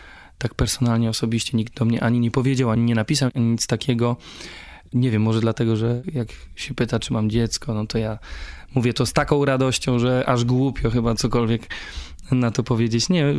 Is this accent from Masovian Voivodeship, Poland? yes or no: no; Braniewo, Warmian-Masurian Voivodeship, Poland; Ja jestem z małej miejscowości, to jest 17 tysięcy mieszkańców w Braniewie.